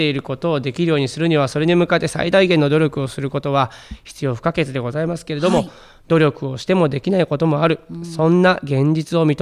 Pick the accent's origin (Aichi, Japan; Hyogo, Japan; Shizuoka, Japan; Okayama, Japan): Shizuoka, Japan; Fujieda; 私はサッカーの町藤枝市の出身で